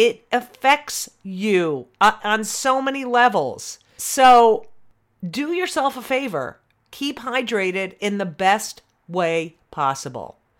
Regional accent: New York, United States; I'm from New York, so It's the path is always theater to TV film.

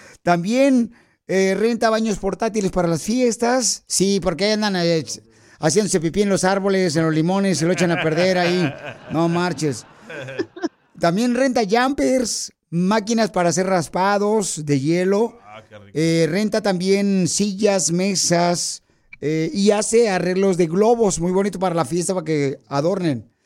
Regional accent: Guatemala; now in Los Angeles, United States; aquí venimos de Guatemala a Los Ángeles, Estados Unidos.

